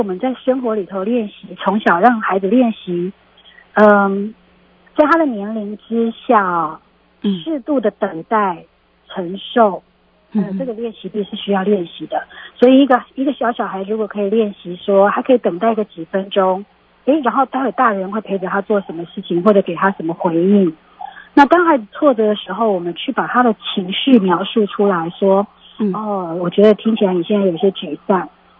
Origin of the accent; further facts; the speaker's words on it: China; 是啊，我们中国人比较习惯用激将法